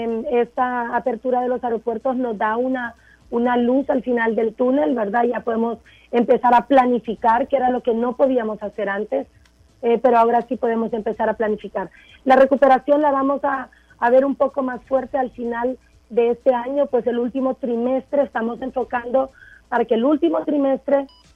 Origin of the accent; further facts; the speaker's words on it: Honduras; eso es parte de nuestra naturaleza como latinos y como hondureños